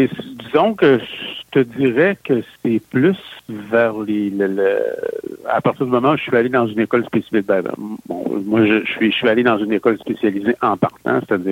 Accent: Quebec City, Quebec, Canada; born there; Ben, je suis né à Québec, plus précisément en 1962, ça ne rajeunit pas.

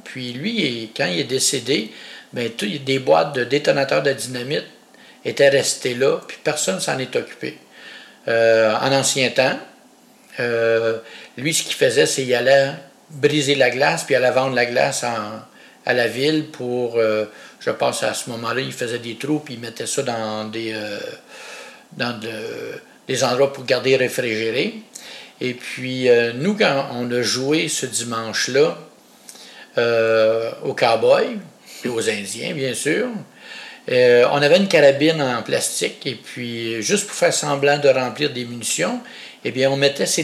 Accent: Témiscamingue, Quebec, Canada; Moi, je viens de la petite ville de Témiscamingue, qui est aux frontières de l'Ontario, tout près de la ville de North Bay, qui est en Ontario. Et la ville la plus proche, on peut dire, du côté Québec, c'est Ville-Marie, pour préciser un peu.

